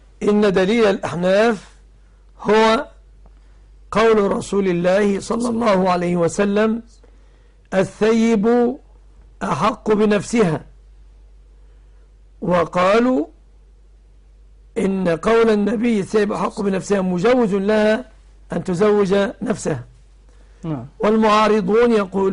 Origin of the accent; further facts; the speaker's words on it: Egypt; عندنا في مصر المرأة الثيب تزوج نفسها دون الرجوع إلى وليها